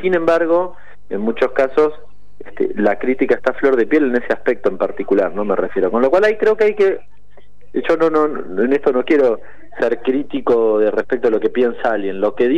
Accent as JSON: {"language": "Spanish", "country": "Argentina", "said": "como argentinos nos conmueve de la misma forma"}